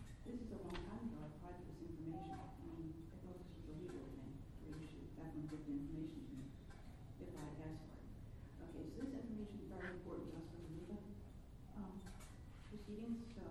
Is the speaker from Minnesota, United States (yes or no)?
yes; Minnesota, United States; I'm also here from Minnesota.